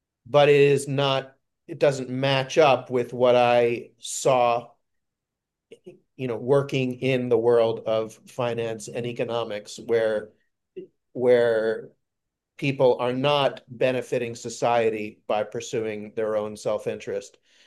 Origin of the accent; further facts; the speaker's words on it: New York, United States; now in Lima, Peru; I'm currently located in Lima, Peru, but I'm originally from New York.